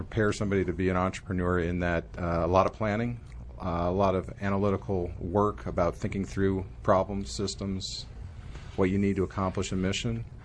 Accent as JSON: {"language": "English", "region": "California", "country": "United States", "tie": "born or raised there", "also_born_or_lived": "Los Angeles / Bethesda, Maryland / New Jersey", "said": "I was born in Los Angeles, but grew up in a number of places, Bethesda, Maryland, New Jersey, and back to California for high school and subsequently college."}